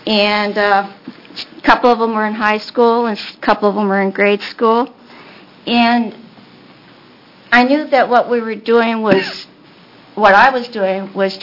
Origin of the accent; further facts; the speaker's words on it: Oregon, United States; I grew up here in the Willamette Valley on a farm that my parents started from scratch